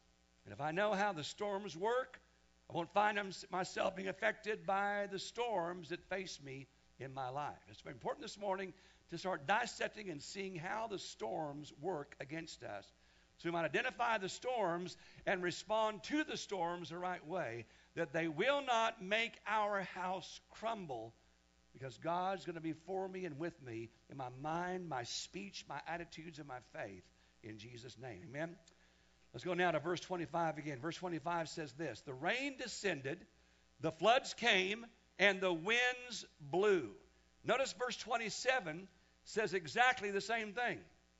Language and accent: English; Wichita, Kansas, United States; I come from Kansas, Wichita, Kansas, my growing up years.